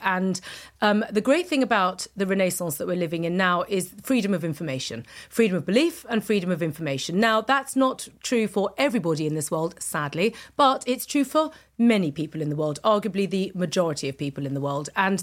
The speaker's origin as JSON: {"language": "English", "country": "United Kingdom", "tie": "born or raised there", "said": "because, you know, I am a British woman, and therefore I've grown up in this kind of British Western narrative in the late 20th, early 21st century."}